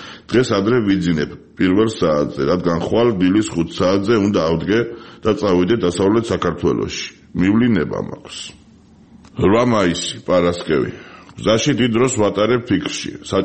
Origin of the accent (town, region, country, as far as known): Tbilisi, Georgia; born or raised there